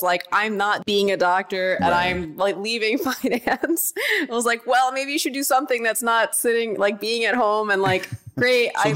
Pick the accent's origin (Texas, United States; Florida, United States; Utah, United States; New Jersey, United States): New Jersey, United States; Bridgewater; So I grew up in central Jersey. It's like totally suburbia. It was really nice